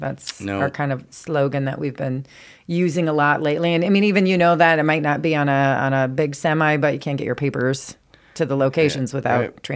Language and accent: English; Sioux Falls, South Dakota, United States; I mean, I grew up in Sioux Falls. My family has my grandparents and my uncle have farms.